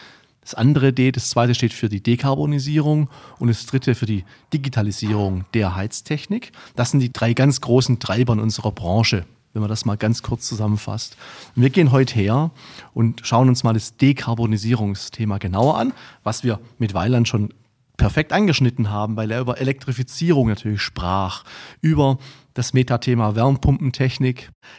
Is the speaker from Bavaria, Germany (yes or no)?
no; Beutelsbach, Baden-Württemberg, Germany; Ich muss dich da korrigieren als Schwabe, als Lokalpatriot des Beutelsbach.